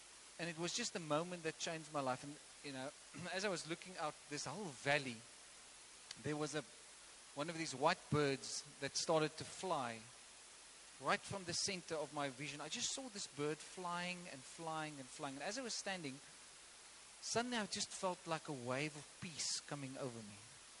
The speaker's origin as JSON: {"language": "English", "town": "Caledon", "region": "Western Cape", "country": "South Africa", "tie": "born or raised there", "said": "I grew up in Caledon, the greatest city of Caledon. Okay, Caledon. Okay, dis ek hoe my brei is so mooi. Okay, julle moet nog almal leer om Afrikaans te praat. Ek praat reg Afrikaans."}